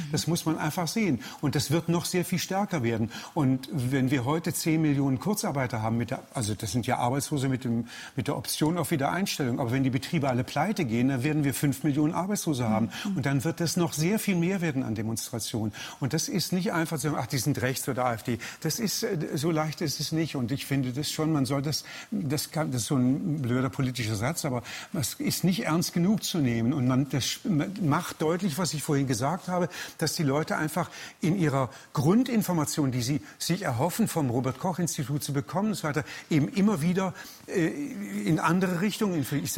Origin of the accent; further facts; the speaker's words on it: Stuttgart, Baden-Württemberg, Germany; ich komme ja aus Stuttgart